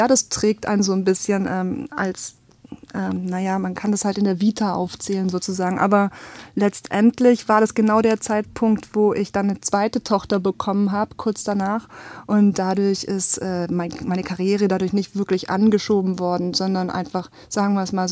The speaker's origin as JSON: {"language": "German", "town": "Genkingen", "region": "Baden-Württemberg", "country": "Germany", "said": "Ich komme hier aus der Gegend, aus Görningen. Das ist bei Reutlingen. Also es gehört zu Reutlingen, aber ist eigentlich fast gleich weit weg wie Tübingen, also Görningen an der Alb."}